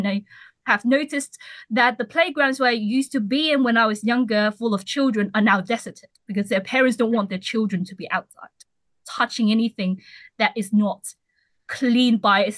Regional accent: Hong Kong; I'm from Hong Kong

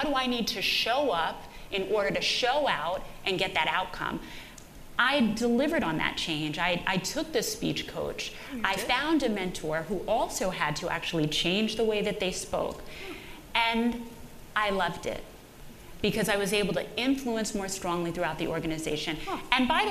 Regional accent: Brooklyn, New York, United States; And I took that as, I'm from Brooklyn, what are you talking about?

